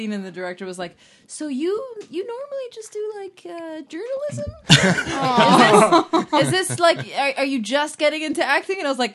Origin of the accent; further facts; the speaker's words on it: Miami, Florida, United States; born there; I was born in Miami.